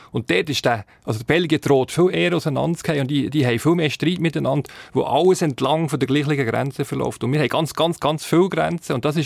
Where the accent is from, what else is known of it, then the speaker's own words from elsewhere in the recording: Bern, Switzerland; now in Zürich, Switzerland; ich bin ja im Kanton Bern aufgewachsen. Da war das Französische präsent, ist das Deutschland präsent. Und seit ich in Zürich lebe, das ist jetzt schon ein Weile